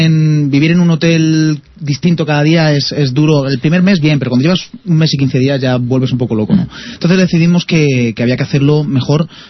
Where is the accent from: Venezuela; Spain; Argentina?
Spain; Fuenlabrada, Community of Madrid; born there; no nací en Esparta, nací en Fuenla, pero casi, casi, ¿no?